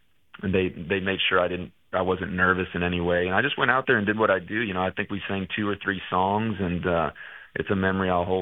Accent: Del Rio, Texas, United States; is my hometown. I don't get to go to Del Rio all that much, but my whole family still lives there.

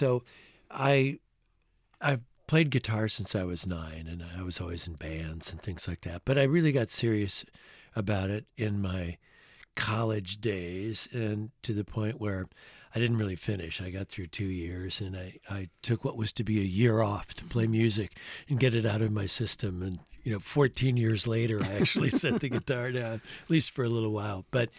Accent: Iowa, United States; I'm originally from Iowa, and country music was in the air when I was a kid

